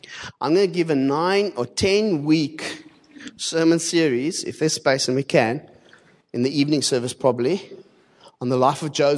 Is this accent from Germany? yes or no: no; Cape Town, Western Cape, South Africa; I come from Cape Town. That place is crazy, man.